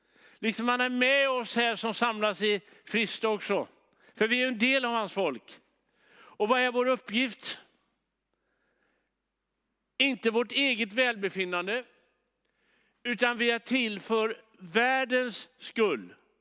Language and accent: Swedish; Jönköping, Jönköping County, Sweden; utan det är mer i Jönköping där jag kommer från.